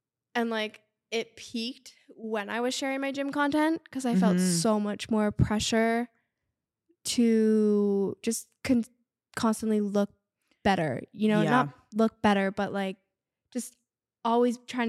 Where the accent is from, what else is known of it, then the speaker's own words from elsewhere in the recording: Canada; we're not making money specifically from TikTok because we're Canadian.